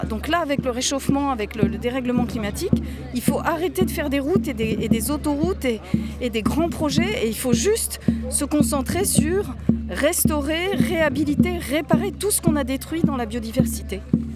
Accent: Centre-Val de Loire, France; Mais nous, on vient d'Eure-et-Loir

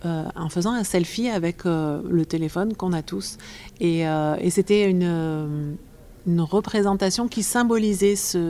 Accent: Port-de-Bouc, Provence-Alpes-Côte d'Azur, France; Moi, j'ai passé mon enfance à Port de Bouc. C'est une petite ville au bord de la mer.

